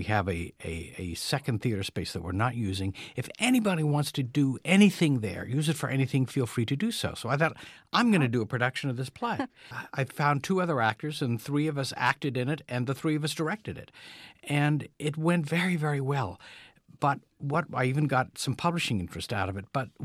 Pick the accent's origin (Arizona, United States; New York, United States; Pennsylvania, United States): Pennsylvania, United States; Altoona; I grew up in Altoona, and it was a wonderful place for me to grow up because I always described Altoona to people growing up in the 1950s as like growing up on an island.